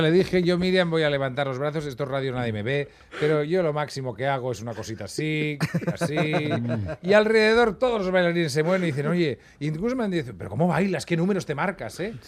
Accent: Catalonia, Spain; Esto yo me lo reconozco como muy catalán, ¿sabes? Que tenemos la casa arriba y ahí abajo tenemos el negocio.

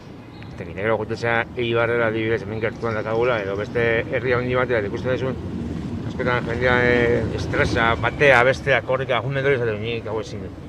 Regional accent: Mendaro, Basque Country, Spain; niretzako da nire bizitokia. Hemen jaio nintzen, hemen hasi naiz eta bizi guztia uste hemen pasako dela.

